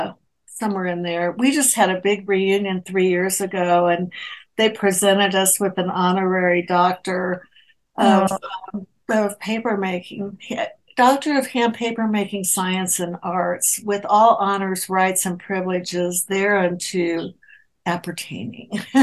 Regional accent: Kansas City, Missouri, United States; And so I moved into the house I grew up in Kansas City. It was in the inner city. It was on 12th and Hardesty. I was the fourth generation.

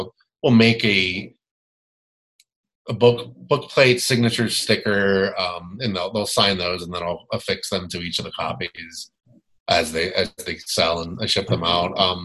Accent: Florida, United States; I don't love the snow and the ice because I'm from Florida.

